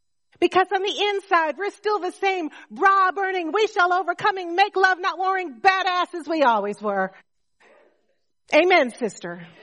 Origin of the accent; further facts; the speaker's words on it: Chicago, Illinois, United States; born there; I was born on May 7th, 1948 at Provident Hospital right here on the south side of Chicago.